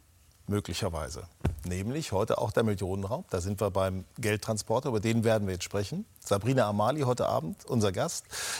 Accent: Hanover, Lower Saxony, Germany; Ja, ich bin ja auch aus Hannover.

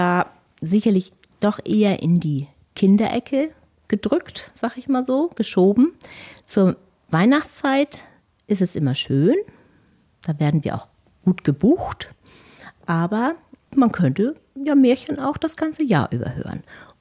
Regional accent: Schleswig, Schleswig-Holstein, Germany; Ich bin ja in Schleswig geboren, mehr oder weniger aufgewachsen, habe mein Abi gemacht und auch noch meine Buchhändlerlehre dran gesetzt.

